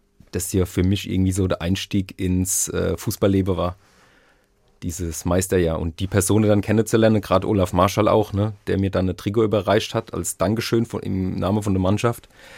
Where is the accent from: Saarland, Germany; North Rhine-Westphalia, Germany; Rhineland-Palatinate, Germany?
Rhineland-Palatinate, Germany; Worms; born there; in Worms das Große, was ich am Dom gemacht habe, weil es halt in meiner Geburtsstadt ist